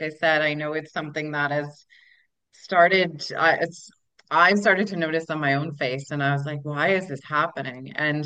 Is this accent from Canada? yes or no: yes; Canada; I'm from Canada